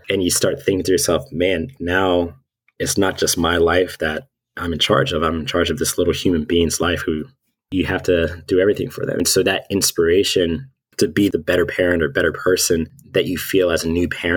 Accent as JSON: {"language": "English", "town": "Gastonia", "region": "North Carolina", "country": "United States", "said": "I'm from North Carolina myself, from a little town called Gastonia."}